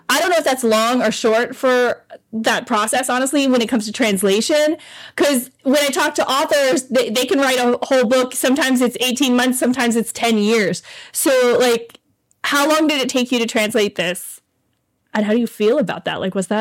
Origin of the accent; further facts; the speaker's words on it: Florida, United States; Like, yeah, I'm from Florida. It's a thing.